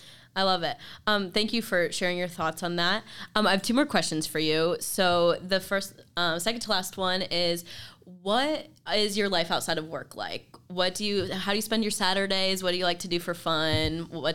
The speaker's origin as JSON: {"language": "English", "region": "Ohio", "country": "United States", "tie": "born or raised there", "said": "as a Michigander, I grew up in Ohio, but as a Michigander, I've never been skiing"}